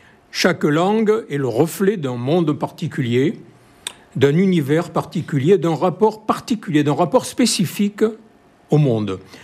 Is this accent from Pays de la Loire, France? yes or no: no; Provence-Alpes-Côte d'Azur, France; je suis français, évidemment, je parle français, mais il se trouve que je parle l'occitan sous sa forme provençale, qui était la langue maternelle de mon père, qui était né en 1903.